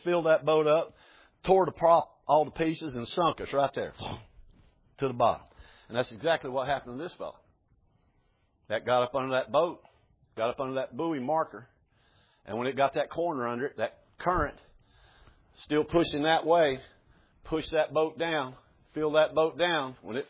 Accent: Canal Point, Florida, United States; Growing up where I grew up is down on Lake Okeechobee, which most of y'all know. And where I grew up is a place, a little town called Canal Point.

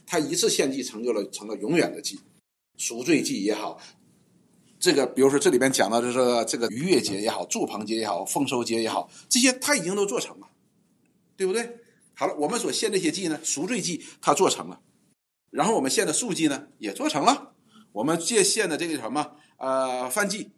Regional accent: China; 像我们中国人每年到时间就过春节

